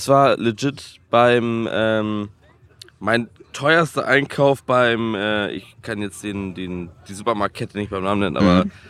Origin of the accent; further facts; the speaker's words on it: Lübeck, Schleswig-Holstein, Germany; Ich komme aus Lübeck.